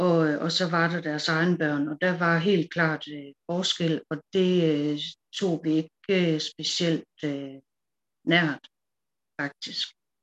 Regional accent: Herning, Central Denmark Region, Denmark; born there; jeg er blevet 46 år, og jeg blev født i 1976 i Herning.

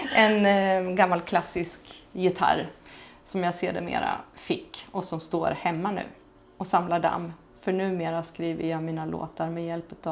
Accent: Vadstena, Östergötland, Sweden; För jag växte upp i Vadstena, Motala-trakten.

